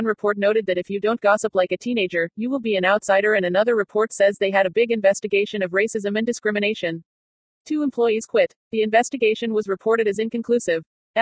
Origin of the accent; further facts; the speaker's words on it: San Bernardino, California, United States; also born or lived in Denver; right before I left the Denver area for my hometown of San Bernardino